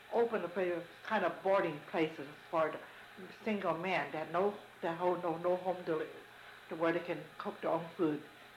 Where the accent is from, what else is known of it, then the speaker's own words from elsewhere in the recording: Tesla, California, United States; born there; also born or lived in San Francisco; I was born in Tesla, California, mm-hmm. 1901.